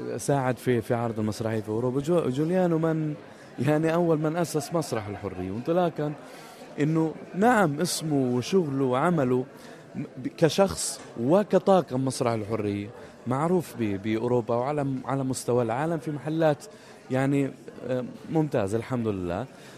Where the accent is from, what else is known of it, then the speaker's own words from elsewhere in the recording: Palestine; ثقافة انا فلسطيني، انا مش فتح، انا مش حماس